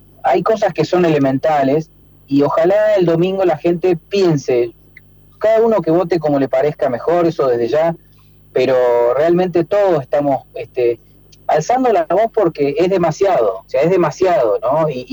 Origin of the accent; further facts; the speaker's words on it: San Martín, Buenos Aires Province, Argentina; todos los políticos que somos de San Martín, y si somos todos gente de laburo